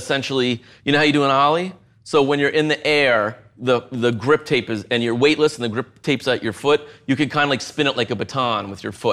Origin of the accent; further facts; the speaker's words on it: Manhattan, New York, United States; Yeah, born and raised in Manhattan.